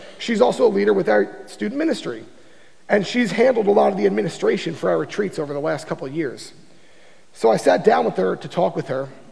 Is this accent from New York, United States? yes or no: yes; Smithtown, New York, United States; I grew up in Smithtown, New York. You know, I growing up, we moved there in third grade.